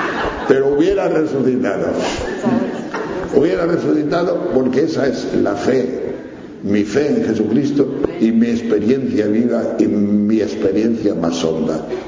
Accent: Palencia, Castile and León, Spain; Mi pueblo, o sea, Palencia es una ciudad del norte de España, que está a 245 kilómetros de Madrid.

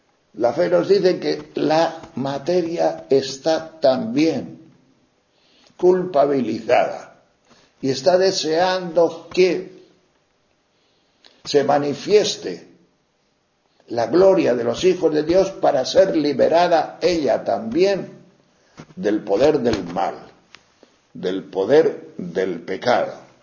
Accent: Castile and León, Spain; haciendo allá por mi tierra, por los picos de Europa de León

